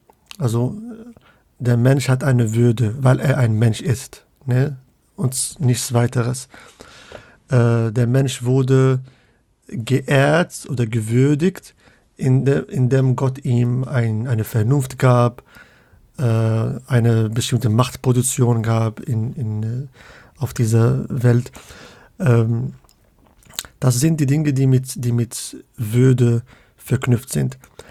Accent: Casablanca, Casablanca-Settat, Morocco; now in Hamburg, Germany; Ich wohne in Hamburg, arbeite an der Uni Münster. Ich komme ursprünglich aus Casablanca.

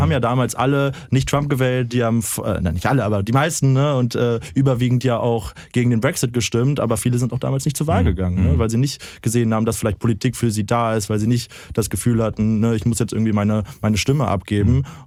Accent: Cologne, North Rhine-Westphalia, Germany; also born or lived in Bergisch Gladbach; Ich bin 25 Jahre alt, ein sehr junger Mensch, bin im Kölner Norden aufgewachsen, habe aber einen kleinen Migrationshintergrund. Ich bin nämlich in Bergisch Gladbach geboren

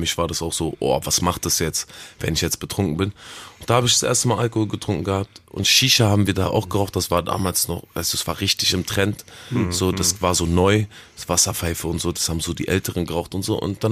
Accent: Berlin, Germany; Ich bin Rapper. Ich bin 29 Jahre alt. Ich komme aus Berlin.

